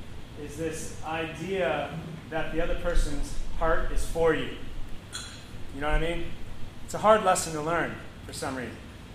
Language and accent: English; Seattle, Washington, United States; And I had long hair at the time because I'm from Seattle.